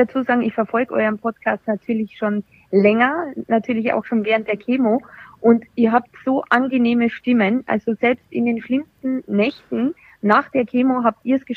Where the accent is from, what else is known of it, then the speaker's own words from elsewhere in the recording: Austria; now in Munich, Germany; also ich bin 36, bin ursprünglich aus Österreich und jetzt aber schon seit 15 Jahren in München.